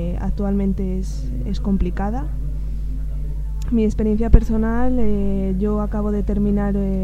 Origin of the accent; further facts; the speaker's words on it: Salamanca, Castile and León, Spain; vengo de Salamanca